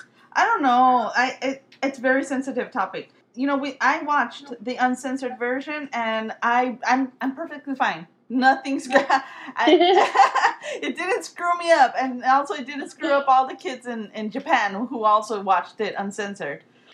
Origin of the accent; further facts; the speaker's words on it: Mexico; English is a second language; I grew up in Mexico. And, you know, we have a different sensibilities.